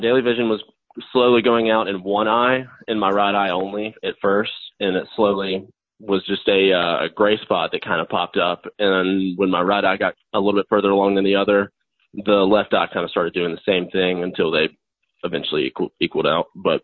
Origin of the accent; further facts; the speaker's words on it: Huntsville, Alabama, United States; So I am 22. I'm from Huntsville, Alabama. I'm currently a student right now at the University of Alabama.